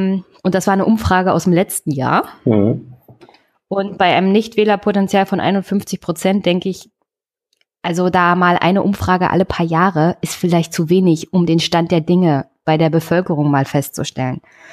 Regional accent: Brandenburg, Germany; Also ich komme aus Brandenburg.

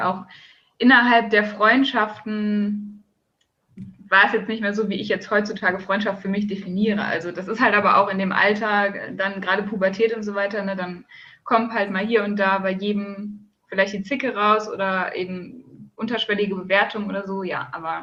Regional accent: North Rhine-Westphalia, Germany; ich bin auf dem Dorf aufgewachsen, so ungefähr 20, 30 Minuten von Düsseldorf entfernt.

